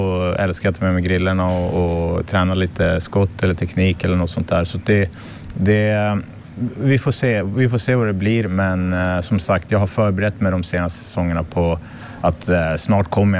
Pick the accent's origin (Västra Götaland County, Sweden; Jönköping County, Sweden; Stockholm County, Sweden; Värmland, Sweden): Stockholm County, Sweden; Stockholm; Men jag har min familj här hemma i Stockholm och känner väl i alla fall att jag vill flytta hem hit till Stockholm.